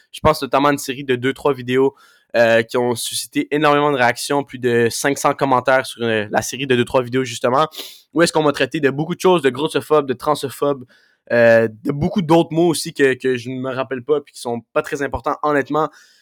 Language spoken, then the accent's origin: French; Laval, Quebec, Canada; moi je viens de Laval, j'ai grandi toute ma vie à Laval, donc ça m'a beaucoup affecté.